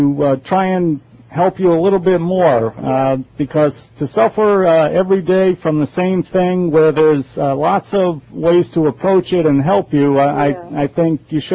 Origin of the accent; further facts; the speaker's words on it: Bronx, New York, United States; born there; Well, it's the Yankees, of course. I was born in the Bronx. I have to be a Yankee fan.